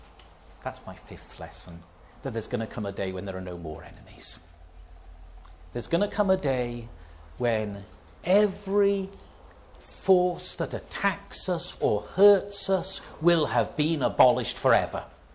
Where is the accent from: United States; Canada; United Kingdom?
United Kingdom; because I'm a Brit and we always apologise when people push into us